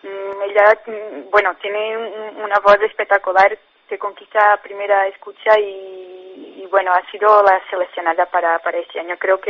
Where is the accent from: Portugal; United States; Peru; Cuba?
Portugal; Spanish is a second language; como soy portuguesa, no podría dejar de mencionar los grupos portugueses que vienen